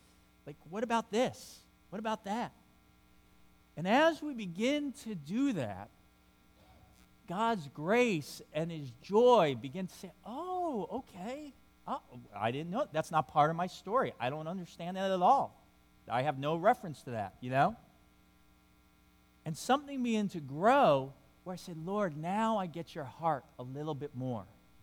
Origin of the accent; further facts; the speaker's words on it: New York, United States; I grew up in New York where, you know, all my friends, every one of their last names ended in a vowel.